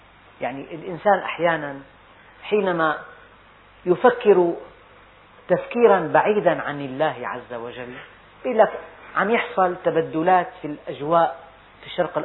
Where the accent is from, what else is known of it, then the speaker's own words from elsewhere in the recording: Damascus, Damascus Governorate, Syria; يعني بلدنا دمشق معدل أمطارها السنوي معدل يسير، 150 ملم.